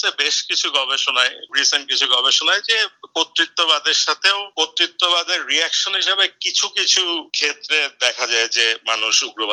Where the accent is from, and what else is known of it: Bangladesh; born there